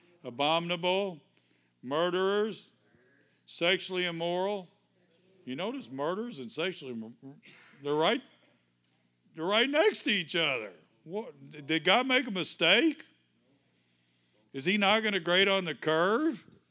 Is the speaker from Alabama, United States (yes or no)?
no; Kentucky, United States; Wash, I'm sorry, I'm from Kentucky.